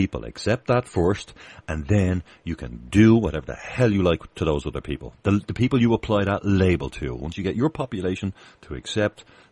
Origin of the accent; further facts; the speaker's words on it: Ireland; I'm from Ireland here.